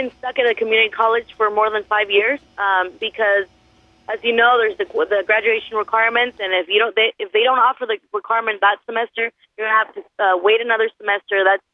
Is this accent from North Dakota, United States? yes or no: no; San Diego, California, United States; I'm from San Diego. I'm here representing San Diego City College.